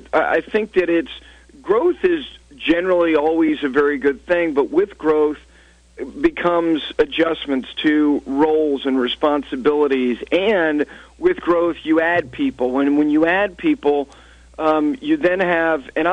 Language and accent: English; Ridgewood, New Jersey, United States; I'm blessed to have really good friends that I've had my whole life growing up in Ridgewood, New Jersey